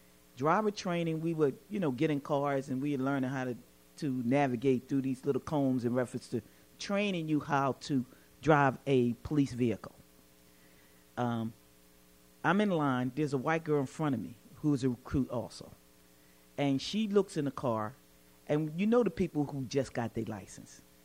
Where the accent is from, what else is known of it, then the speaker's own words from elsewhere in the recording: Philadelphia, Pennsylvania, United States; I'm a child from North Philly.